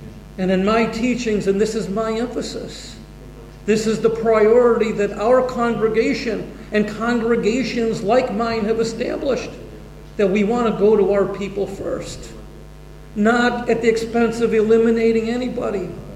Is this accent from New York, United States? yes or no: yes; Buffalo, New York, United States; I am from Buffalo, New York.